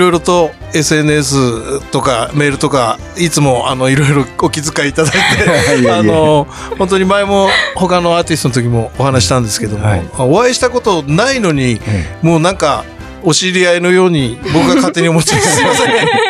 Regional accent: Hakodate, Hokkaido, Japan; 僕、出身北海道の函館なんですけど

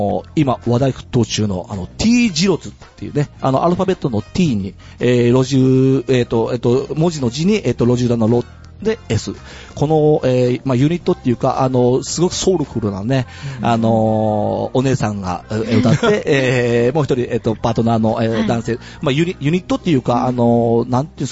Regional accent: Fukuoka, Japan; 地元は僕は博多出身なんですけども

